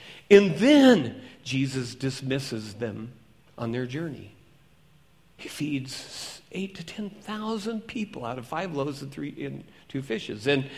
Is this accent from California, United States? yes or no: no; Seattle, Washington, United States; I know just what those disciples are feeling because I'm from Seattle, Washington, you know, or at least the Seattle area, and my dad and I boated from the time I was probably late grade school or early middle school.